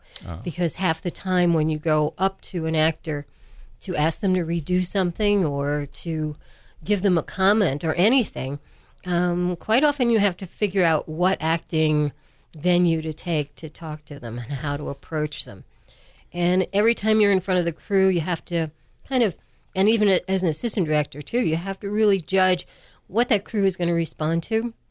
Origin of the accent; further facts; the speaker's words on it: New York City, New York, United States; I grew up in New York City, and I grew up wanting nothing more than to act.